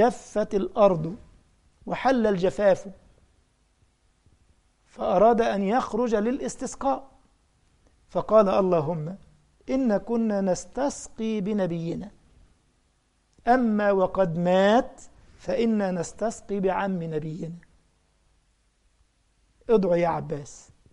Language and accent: Arabic; Egypt; اسمه ايه معرفش اسمه ايه عندنا في مصر، المداح ده اللي معظم كلامه شرك.